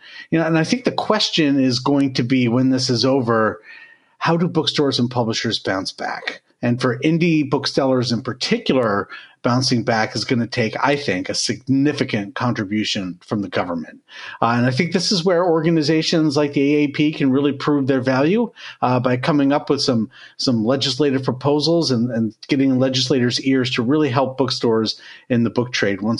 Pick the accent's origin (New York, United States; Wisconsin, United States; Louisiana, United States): New York, United States; that includes more than 12,000 here, right here in my hometown of New York.